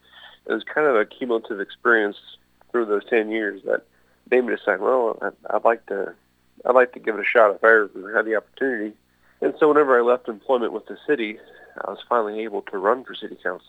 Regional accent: Missouri, United States; I am from Nottoway County, born here, raised here, and I live here currently.

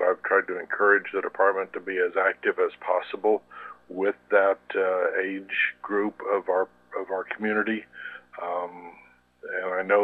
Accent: Columbia, United States; Like I said, I grew up in Columbia, so that was kind of what I was accustomed to.

